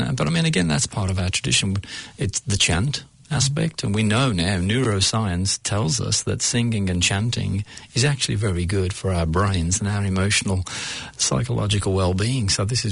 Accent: England, United Kingdom; now in New Zealand; As an English person, I've seen a fair bit of terrorism down the years

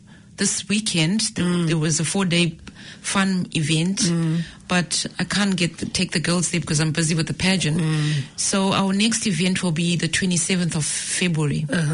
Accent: Zimbabwe; first language Shona; English is a second language; I'm from Zimbabwe originally.

